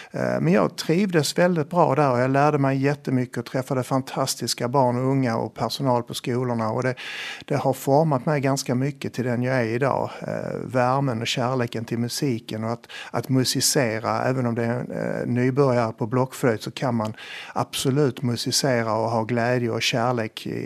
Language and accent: Swedish; Malmö, Skåne, Sweden; Jag är född och uppvuxen i Malmö, har bott där i princip hela mitt liv.